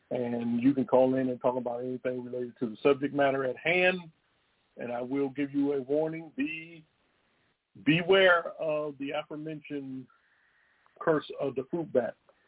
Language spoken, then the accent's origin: English; North Carolina, United States; I'm from Southeast Pearl, North Carolina.